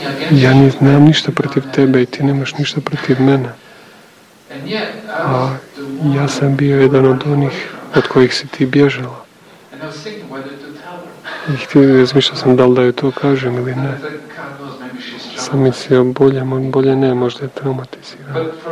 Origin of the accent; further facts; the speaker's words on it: Knin, Šibenik-Knin County, Croatia; čula moj naglasak i pitala odakle, rekla iz Knina.